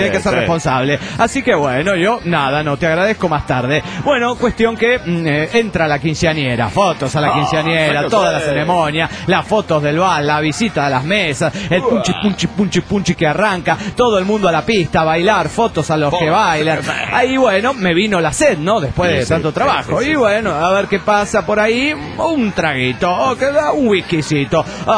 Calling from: Bella Unión, Artigas, Uruguay; de Bella Unión, República del Estado de Uruguay.

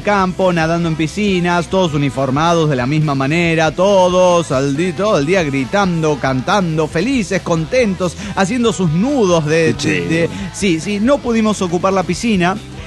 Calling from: State of Mexico, Mexico; del Estado de México.

